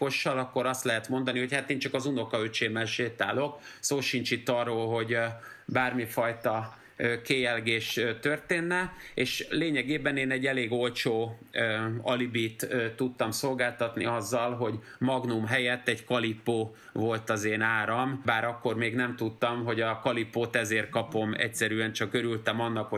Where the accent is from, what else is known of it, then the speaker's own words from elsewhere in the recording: Budapest, Hungary; ferencvárosi kölök voltam, aki nem kapott lakáskulcsot, nevezetesen azért, mert egy olyan panelházban nőttem föl